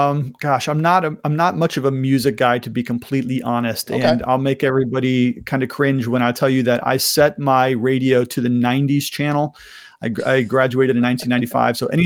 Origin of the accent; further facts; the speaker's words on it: Cuyahoga Falls, Ohio, United States; also born or lived in Akron; I was born in Akron, Ohio, and I grew up in Cuyahoga Falls, Ohio. For me, the best city in the world. Cuyahoga Falls is still my hometown.